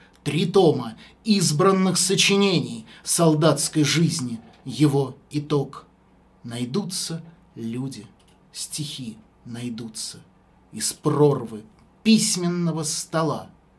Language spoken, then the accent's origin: Russian; Tula, Tula Oblast, Russia; Слуцкий провел последние годы жизни в Туле, в моем родном городе